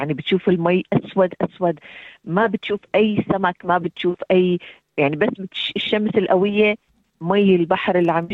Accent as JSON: {"language": "Arabic", "town": "Damascus", "region": "Damascus Governorate", "country": "Syria", "moved": "yes", "said": "لما طلعنا من الشام ما بنعرف وين نروح، يعني بأي بلد قد تقبلنا."}